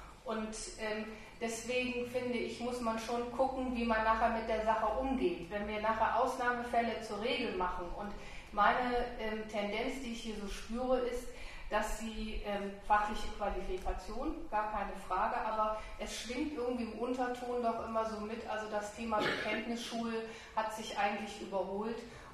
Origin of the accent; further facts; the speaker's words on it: Cologne, North Rhine-Westphalia, Germany; Ich komme aus Köln, wir haben in Köln gerade, Sie haben es angesprochen